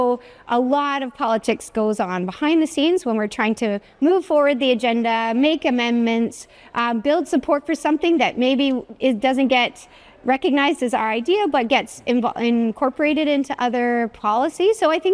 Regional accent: Ireland; I'm Irish.

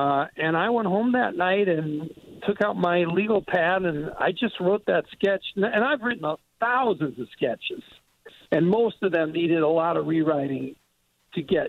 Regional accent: Naperville, Illinois, United States; I grew up in Naperville, and there were these people who lived down by the DuPage River when I was a kid.

